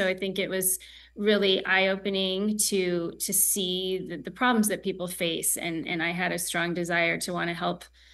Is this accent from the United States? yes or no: yes; California, United States; born there; I was born in California. I was blessed with wonderful parents.